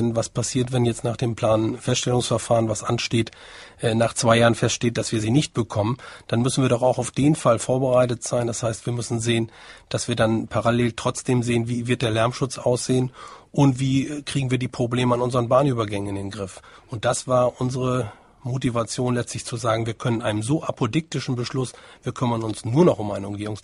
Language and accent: German; Oldenburg, Lower Saxony, Germany; Also Trümpfe haben wir relativ wenig im Ärmel als Oldenburger